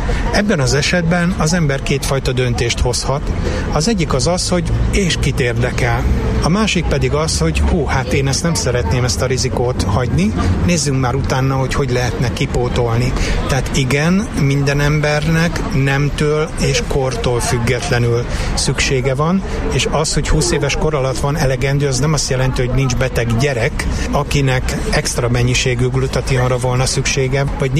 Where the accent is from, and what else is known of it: Szeged, Csongrád-Csanád, Hungary